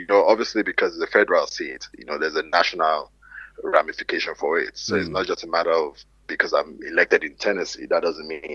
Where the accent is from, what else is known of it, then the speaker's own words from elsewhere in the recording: Ibadan, Oyo, Nigeria; I was born in Ibadan. Wow. I was born specifically University College Hospital Ibadan, UCH. Hmm. I grew up University of Ibadan campus, University of Ibadan, went to International School